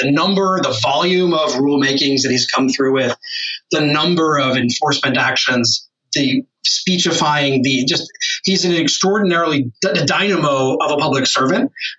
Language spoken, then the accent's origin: English; Illinois, United States; a former resident of my hometown in Illinois, where we both grew up.